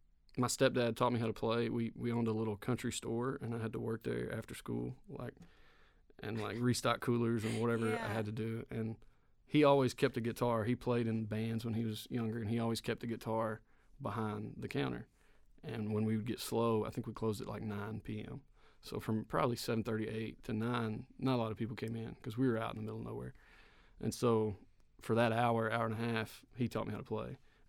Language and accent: English; Lawrenceburg, Tennessee, United States; I'm from Lawrenceburg, Tennessee. It's only about an hour and a half south of here. Small town.